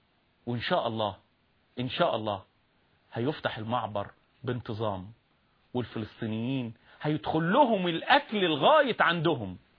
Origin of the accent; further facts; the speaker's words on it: Egypt; احنا مصريين المولد والتربية والخير والنشأة، فلسطينيين مقدسيين غزاويين الهوى والقلب